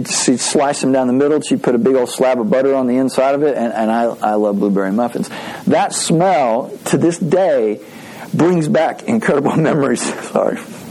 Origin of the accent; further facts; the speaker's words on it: Texas, United States; This is weird growing up in West Texas